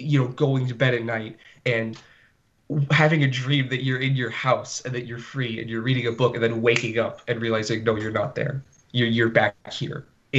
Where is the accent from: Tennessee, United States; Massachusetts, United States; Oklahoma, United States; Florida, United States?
Florida, United States; maybe it's because I'm from Florida and I'm not used to like mountains and stuff like